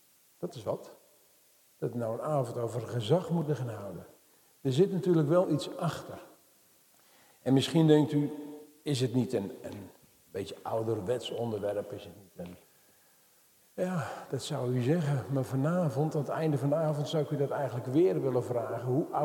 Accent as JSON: {"language": "Dutch", "town": "Ochten", "region": "Gelderland", "country": "Netherlands", "said": "ik kom uit Ochten. Plaats in de Betuwe."}